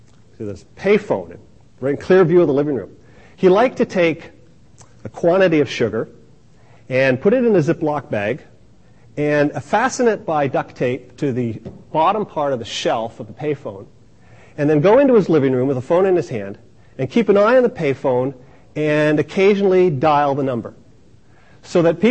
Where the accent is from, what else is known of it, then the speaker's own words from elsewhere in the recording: Kingston, Ontario, Canada; born there; I have lived in Kingston three times in my life. I lived there in the 50s. I was born in Kingston, lived there for a couple of years.